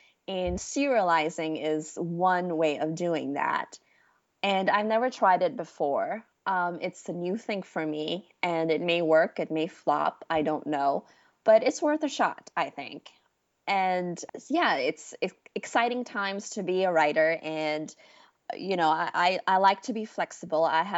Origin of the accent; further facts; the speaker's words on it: Pakistan; I grew up in Pakistan, which is a former British colony.